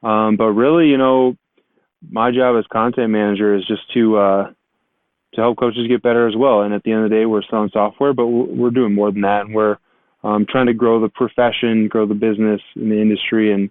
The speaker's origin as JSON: {"language": "English", "town": "Iowa City", "region": "Iowa", "country": "United States", "said": "It's my family. I'm from Iowa City, Iowa, and my dad, he grew up playing ball, you know, on a farm with a hoop in his barn."}